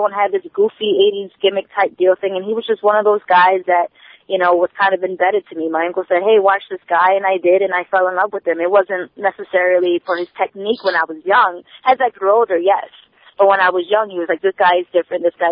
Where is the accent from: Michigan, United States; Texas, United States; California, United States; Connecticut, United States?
Connecticut, United States; Waterbury; Jason Knight, first of all, was in my hometown of Waterbury, Connecticut. His school was literally 10 minutes down from where I lived.